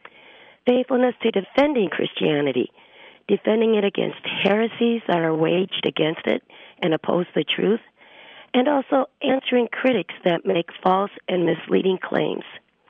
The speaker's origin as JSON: {"language": "English", "town": "Maple Grove", "region": "Minnesota", "country": "United States", "said": "from Maple Grove, Minnesota."}